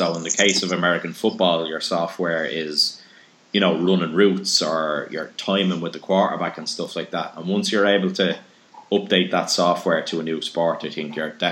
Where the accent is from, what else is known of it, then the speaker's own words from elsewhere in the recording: Palmerstown, Leinster, Ireland; So they're an amateur soccer team in my hometown of Palmerstown in Dublin.